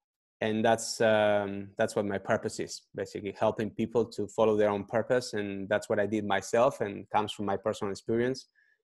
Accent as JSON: {"language": "English", "country": "Spain", "second_language": "English", "moved": "as an adult", "lives_now": "Netherlands", "said": "I'm from Spain originally, and I'm living here for 12 years already in the Netherlands."}